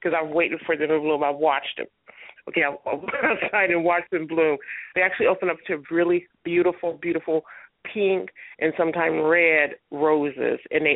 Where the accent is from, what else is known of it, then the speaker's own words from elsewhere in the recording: California, United States; because I'm from Cali, so when we have spring, for us, it's not really a spring.